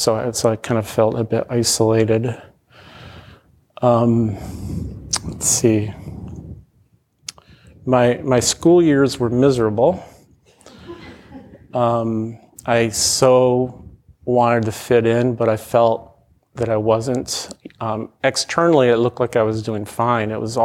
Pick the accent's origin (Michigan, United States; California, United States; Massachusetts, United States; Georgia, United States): Michigan, United States; born there; I was born in Southwest Michigan in a rural town to very young parents.